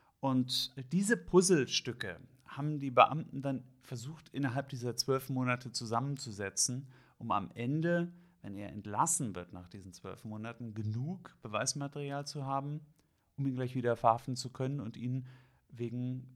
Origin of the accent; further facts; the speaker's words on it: Hamburg, Germany; weil ich ja sagte, ich bin aus Hamburg